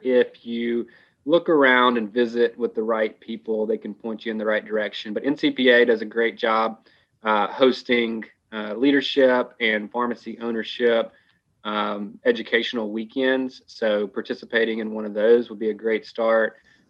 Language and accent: English; Mississippi, United States; I'm born and raised in Mississippi. It's where I live now.